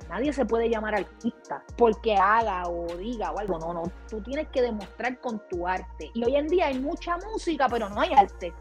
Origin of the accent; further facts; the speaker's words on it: Puerto Rico; pierdes la esencia de yo como puertorriqueña, que yo sé cuál es el reggaetón duro, que a Puerto Rico le encanta